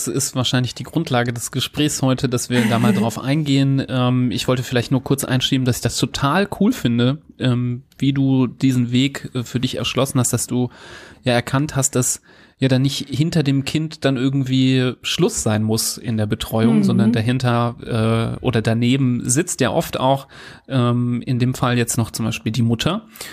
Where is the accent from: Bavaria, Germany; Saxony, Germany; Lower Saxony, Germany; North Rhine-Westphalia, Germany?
North Rhine-Westphalia, Germany; Düsseldorf; Ja, wir kommen aus Düsseldorf, sind hier in der Kinderklinik tätig